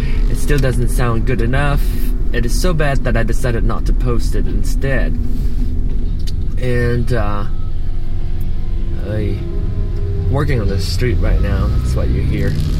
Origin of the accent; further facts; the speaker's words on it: Penang, Malaysia; I grew up in Penang.